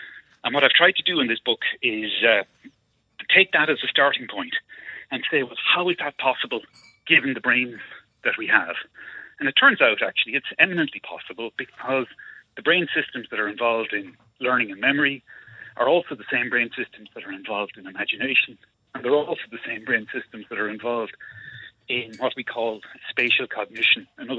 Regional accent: Ireland; you know, even as Irish people to our past

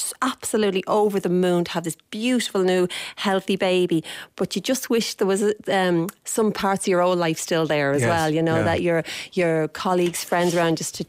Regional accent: Dublin, Leinster, Ireland; I'm from Dublin.

